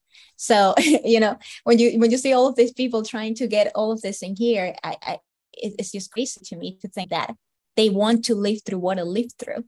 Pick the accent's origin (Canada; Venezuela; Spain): Venezuela; now in United States; Well, as a kid, everything was, perfect.